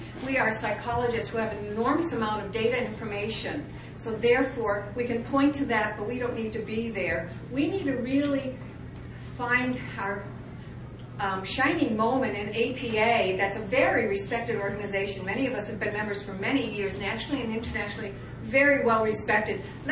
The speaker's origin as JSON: {"language": "English", "town": "Santa Cruz", "region": "California", "country": "United States", "said": "from Santa Cruz, a clinical psychologist."}